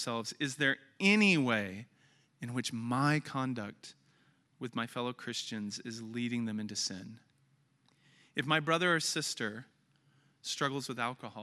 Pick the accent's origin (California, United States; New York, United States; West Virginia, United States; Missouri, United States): Missouri, United States; Kansas City; For those of you who know me, you know that Kansas City is my hometown.